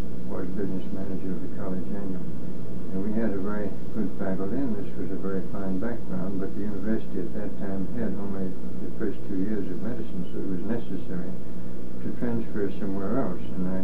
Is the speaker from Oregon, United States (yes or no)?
no; Mississippi, United States; At that time in Mississippi, particularly in my hometown, we had general practitioners, general surgeons, and eye and nose and throat specialists